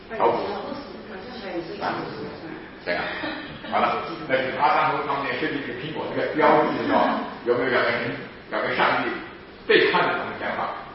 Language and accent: Chinese; China; 就是到现在为止，我们中国人很难，就是呢把这个私欲跟情欲啊，减弱起来嘛。